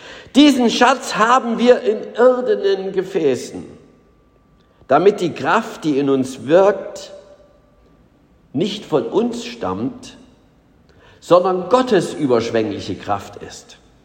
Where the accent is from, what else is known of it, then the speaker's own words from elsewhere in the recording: Saxony, Germany; Ich bin sozusagen ganz normal evangelisch, bin also in Sachsen, ich bin also bekennender Ossi. Und ich bin in Sachsen aufgewachsen, auf einem sächsischen Dorf, relativ volkskirchlich noch.